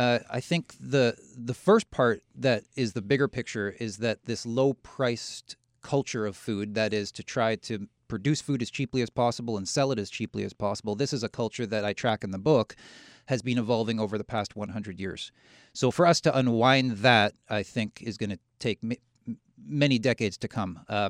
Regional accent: Nelson, British Columbia, Canada; I'm from Nelson, British Columbia.

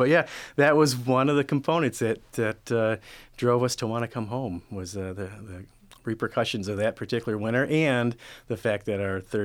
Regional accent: Lansing, Michigan, United States; I grew up in Lansing. My family is originally from the Clinton County area. I have a lot of family in St. John's, and even before then, folks came from Westphalia and Fowler area.

